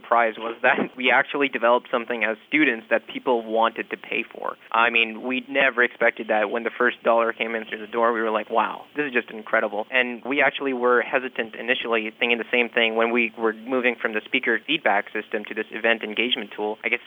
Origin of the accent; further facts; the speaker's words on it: Canada; making a dent in the aerospace industry as a Canadian